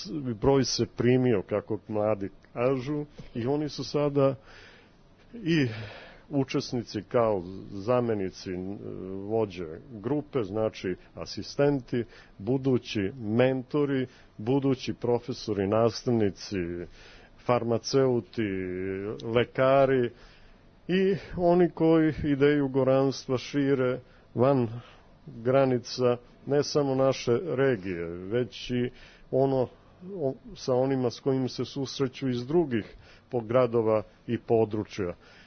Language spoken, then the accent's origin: Serbian; Topola, Šumadija, Serbia; inače iz Topole sam Oplenačke